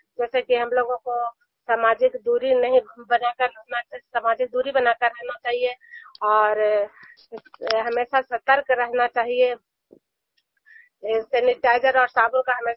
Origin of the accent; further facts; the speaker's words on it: Juniyar, Bihar, India; मैं नालंदा जिला हिस्सा प्रखंड और जुनियार गांव के निवासी हूं